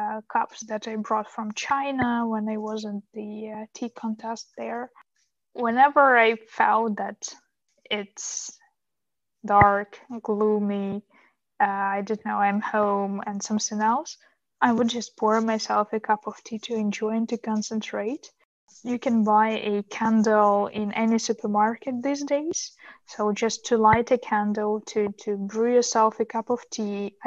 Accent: Sicily, Italy; Oh my gosh, Stefano comes from Calabria. I come from Sicily.

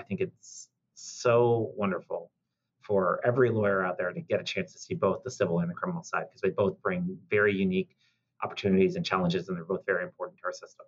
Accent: Florida, United States; I'm from Florida, and the winters in D.C. always got me a little tired.

